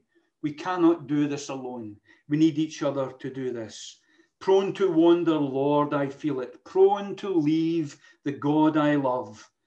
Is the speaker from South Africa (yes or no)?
no; Scotland, United Kingdom; I like that, obviously being a Scotsman.